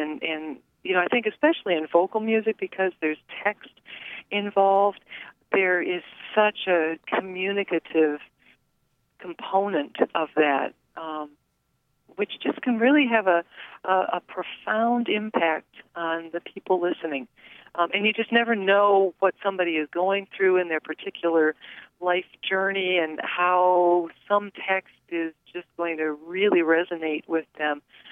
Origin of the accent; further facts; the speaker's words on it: Holland, Michigan, United States; I'm from Holland, Michigan, originally, real close to Saugatuck.